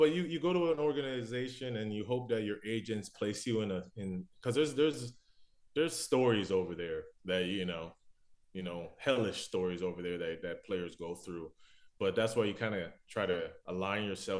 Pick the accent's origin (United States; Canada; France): Canada; Toronto, Ontario; Like I said, growing up in Toronto, it's so diverse.